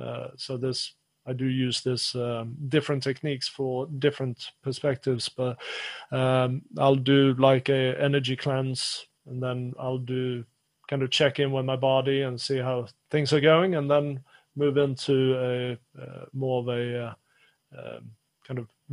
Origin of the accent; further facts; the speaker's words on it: Sweden; when I was growing up in Sweden, you know, it's a pretty stoic culture as it is.